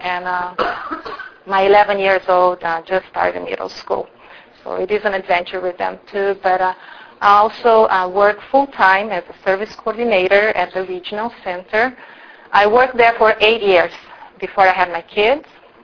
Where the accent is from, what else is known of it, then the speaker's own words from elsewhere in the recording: Brazil; now in United States; I was born and raised in Brazil.